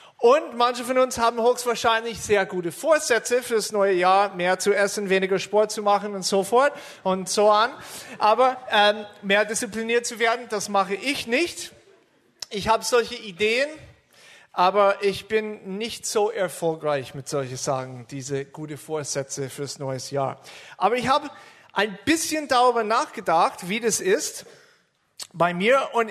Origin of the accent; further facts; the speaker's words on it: Chicago, Illinois, United States; German is a second language; now in Germany; Wie man hört, ich komme nicht aus Deutschland, komme aus Chicago, bin seit 15 Jahren am Bodenseehof